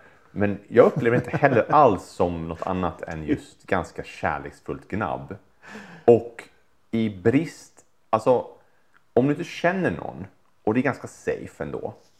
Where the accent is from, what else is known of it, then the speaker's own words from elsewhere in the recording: Sweden; folk talar med mig och öppnar upp om typ ämnen som råkar ha någonting att göra med att jag är från Sverige till exempel.